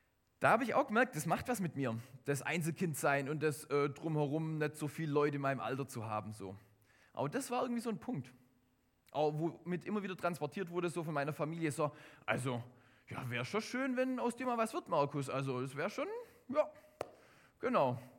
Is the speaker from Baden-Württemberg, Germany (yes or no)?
yes; Baden-Württemberg, Germany; Ich komme aus der Nähe von Schwäbisch Gmünd, das steckt es sogar im Namen mit drin. Das heißt, man kann es nicht verbergen. Ich habe in Wuppertal studiert und da haben sie auch immer wieder gesagt, ah ja, man merkt schon, wo du herkommst.